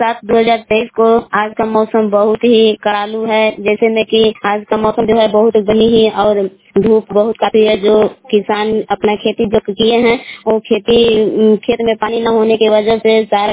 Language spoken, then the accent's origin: Hindi; Belav, Bihar, India; मैं ग्राम बेलाव जिला कैमूर भभुआ की निवासी हूँ।